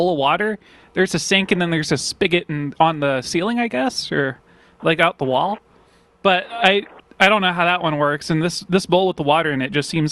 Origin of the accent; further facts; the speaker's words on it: United States; I'm from the United States.